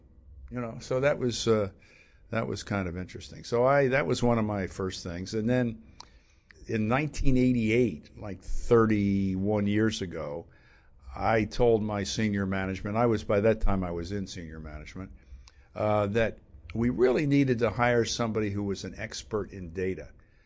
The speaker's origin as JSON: {"language": "English", "town": "Philadelphia", "region": "Pennsylvania", "country": "United States", "tie": "born or raised there", "lives_now": "New York, United States", "said": "Well, Terry, I grew up outside Philadelphia. I went to Villanova, got an MBA from Wharton, came to New York"}